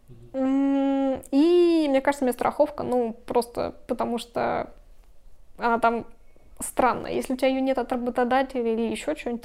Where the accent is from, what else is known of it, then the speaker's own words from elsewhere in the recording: Moscow, Russia; now in Berlin, Germany; я не могу жить в деревне, потому что я родилась и выросла в Москве.